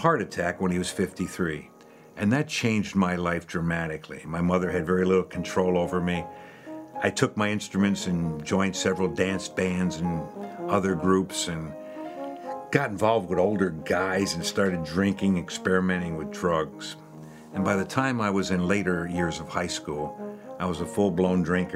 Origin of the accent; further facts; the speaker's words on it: Ossining, New York, United States; I was born and raised in New York, in a town called Ossining on the banks of the Hudson River. I was raised in a irreligious but loving and hardworking Irish-Italian family.